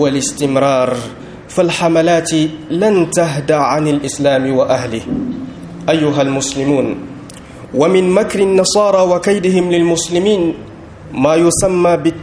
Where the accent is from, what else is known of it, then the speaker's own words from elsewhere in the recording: Niger; بلدنا النيجر الإسلامي